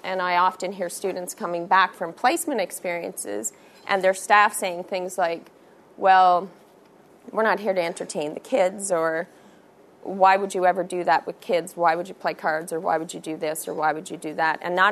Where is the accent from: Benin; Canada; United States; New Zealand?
Canada; Edmonton, Alberta; I'm from Edmonton, Alberta, Canada.